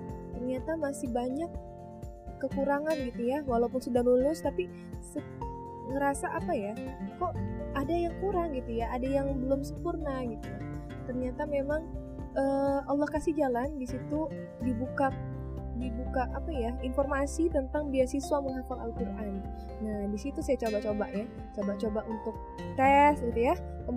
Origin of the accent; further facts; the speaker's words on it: Bandar Lampung, Lampung, Indonesia; Saya gak pernah merantau. Sekolah saya dari TK sampai saya kuliah di Bandar Lampung. Tinggal saya di Bandar Lampung. Dan baru ini selesai kuliah saya merantau gitu.